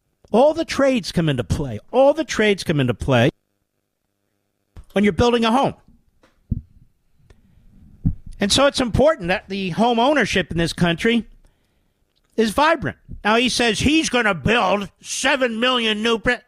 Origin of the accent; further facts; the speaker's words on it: Pennsylvania, United States; But here he is in Pennsylvania, my home state.